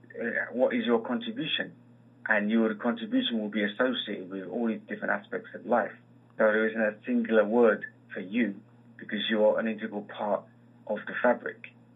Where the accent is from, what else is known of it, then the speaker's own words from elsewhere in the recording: London, United Kingdom; So I grew up in London, mm-hmm. and with all the sounds that you have in London